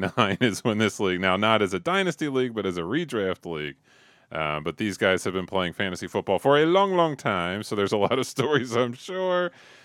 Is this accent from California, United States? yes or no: yes; San Diego, California, United States; And then several years later, I moved to my hometown of San Diego and started a third league there.